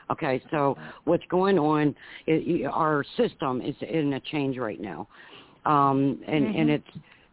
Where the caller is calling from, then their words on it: Virginia, United States; I'm calling from Virginia.